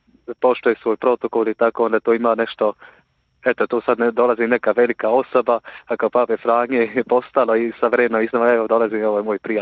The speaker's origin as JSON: {"language": "Croatian", "country": "Switzerland", "tie": "born or raised there", "said": "ja ako sam evo sada rođen i odrastao u Švicarskoj, imam švicarsko državljanstvo"}